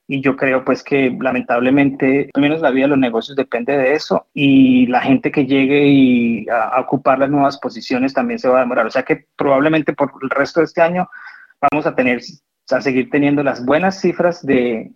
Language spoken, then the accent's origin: Spanish; Colombia; en el caso nuestro como colombianos